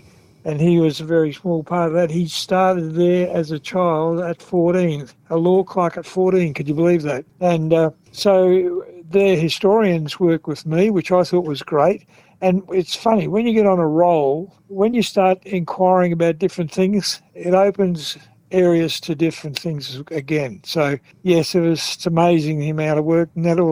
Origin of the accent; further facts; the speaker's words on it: Australia; being Australian, something to be really proud of.